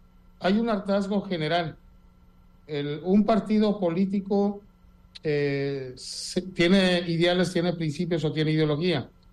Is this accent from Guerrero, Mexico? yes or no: yes; Acapulco, Guerrero, Mexico; now in Baja California Sur, Mexico; Yo amo Los Cabos, yo soy acapulqueño, pero de corazón chollero. Yo toda la vida lo he dicho, yo me considero baja californiano, yo aquí nacieron mis hijos, aquí ya tengo mis finados aquí en la Baja California